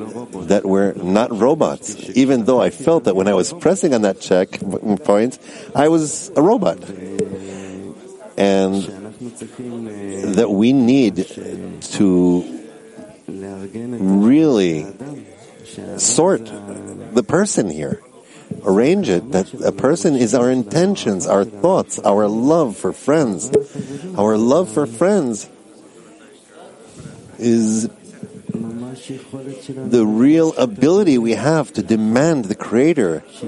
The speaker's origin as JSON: {"language": "English", "town": "Petah Tikva", "region": "Central District", "country": "Israel", "said": "from Petah Tikva"}